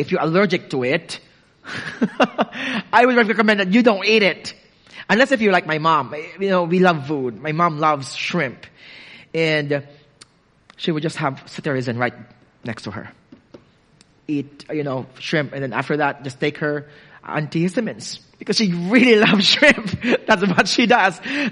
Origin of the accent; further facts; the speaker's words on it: Philippines; And so as a Filipino, you need to have a list of these weeks or days of festivities because free meal.